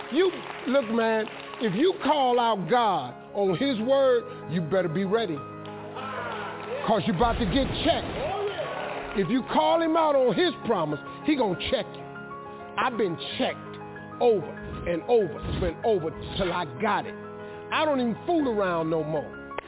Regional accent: Welch, West Virginia, United States

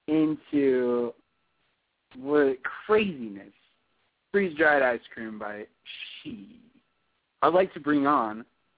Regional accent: Texas, United States; Well, being that I am from Texas, I understand the football mentality.

